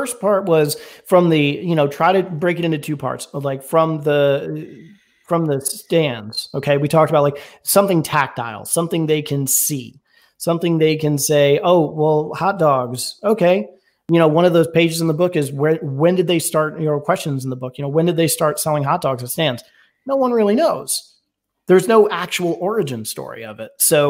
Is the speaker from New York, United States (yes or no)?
no; Atlanta, Georgia, United States; born there; so I was born in Atlanta, but then I moved around quite a bit until I was in my, you know, I guess you could say my early, maybe like middle school.